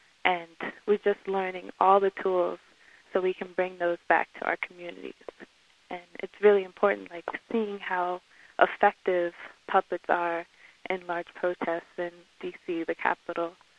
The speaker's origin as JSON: {"language": "English", "town": "Washington", "region": "District of Columbia", "country": "United States", "said": "I'm actually from Washington, D.C., so the whole other side of the country"}